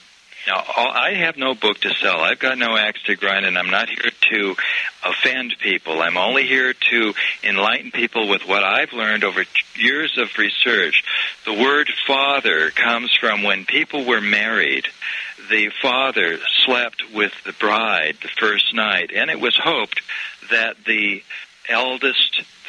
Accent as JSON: {"language": "English", "town": "Portland", "region": "Oregon", "country": "United States", "tie": "born or raised there", "said": "That's my hometown, incidentally."}